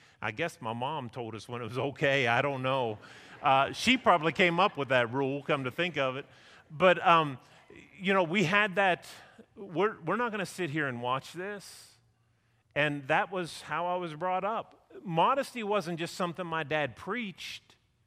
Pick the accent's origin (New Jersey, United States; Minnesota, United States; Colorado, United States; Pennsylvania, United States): Pennsylvania, United States; When I was a kid, we grew up right outside of Pittsburgh, not far, 30 miles or so, 25 miles.